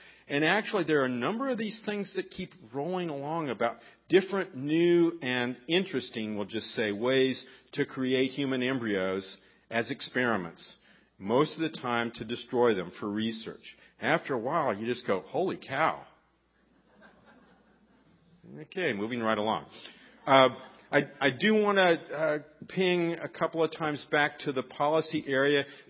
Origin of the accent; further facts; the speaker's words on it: Kansas, United States; I am from Kansas and live there now and have been helping them.